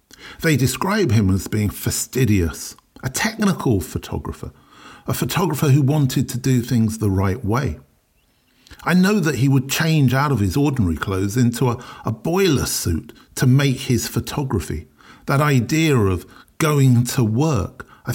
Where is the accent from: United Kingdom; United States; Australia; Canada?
United Kingdom; London; I'm from South London after all.